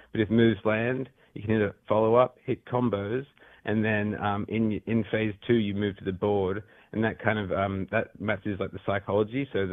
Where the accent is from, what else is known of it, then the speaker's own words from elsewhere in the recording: Australia; I'm from Australia, yes. The kangaroos are out delivering the post as we speak.